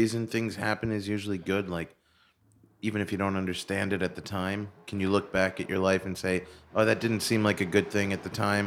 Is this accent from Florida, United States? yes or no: no; Flushing, New York, United States; I grew up near Shea Stadium.